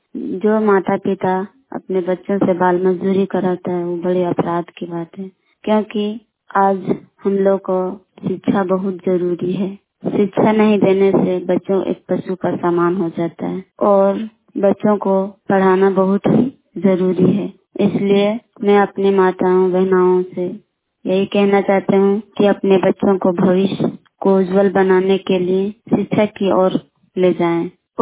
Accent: Sarhata, India; और मैं ग्राम सरहता और पंचायत जानपुर के रहने वाली हूँ।

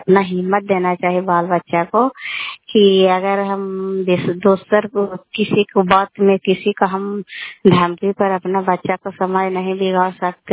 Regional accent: Kalyanpur, Bihar, India; बिहार कल्याणपुर वाली वेलसी पंचायत प्रखंड चंडी जिला ललंदा का निवासी हूँ।

